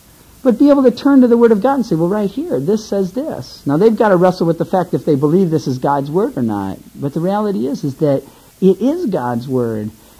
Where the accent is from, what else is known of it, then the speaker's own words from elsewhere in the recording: Philippines; We had that in the Philippines. I grew up partly in the Philippines, and when you're in the service over there, my dad was in the Air Force